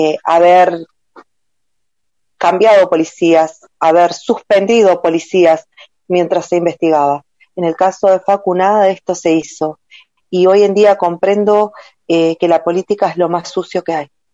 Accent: Argentina; Y eso duele como ciudadano, como argentino. Como mamá

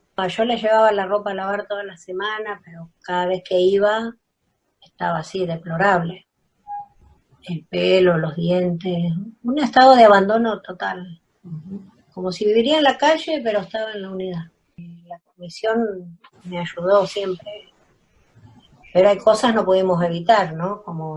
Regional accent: San Isidro, Buenos Aires Province, Argentina; soy de San Isidro y soy mamá

